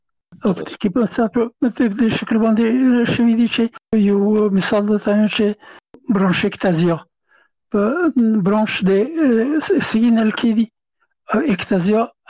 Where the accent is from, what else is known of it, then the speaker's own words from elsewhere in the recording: Afghanistan; هغه زه نه پېژندلم چې زه هم افغان یم